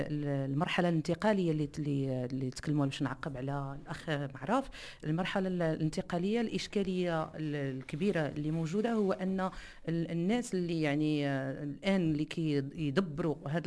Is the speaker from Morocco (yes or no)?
yes; Morocco; نحن كمغاربة